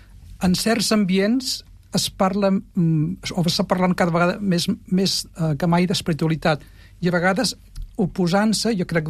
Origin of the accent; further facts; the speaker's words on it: Catalonia, Spain; jo soc d'Osona